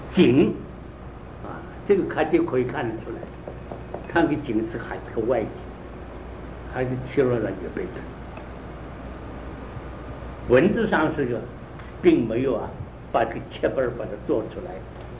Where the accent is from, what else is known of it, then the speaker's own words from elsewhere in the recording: China; 所以我们中国人啊，我们中国人办事情糊涂啊